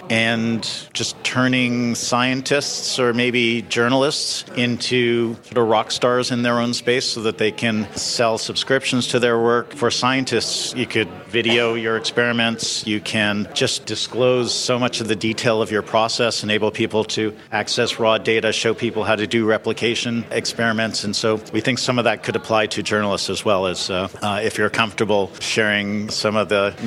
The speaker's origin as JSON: {"language": "English", "town": "Toronto", "region": "Ontario", "country": "Canada", "said": "We're both from Toronto. I was back home visiting my family."}